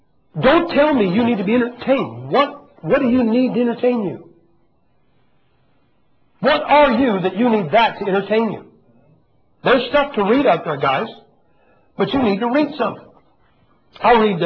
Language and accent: English; United Kingdom; I'm not an American. I mean, a Brit, man.